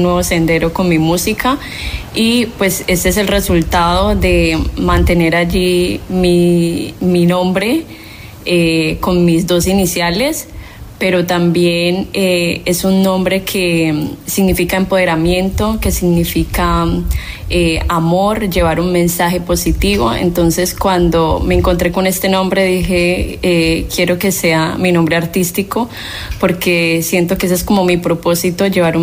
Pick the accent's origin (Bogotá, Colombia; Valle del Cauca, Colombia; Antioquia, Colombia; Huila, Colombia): Valle del Cauca, Colombia; Soy de un pueblo muy hermoso, diría yo, el corregimiento más grande de Colombia, el corregimiento que endulza Colombia, porque allí hay dos industrias muy conocidas que son Colombina y Río Paila.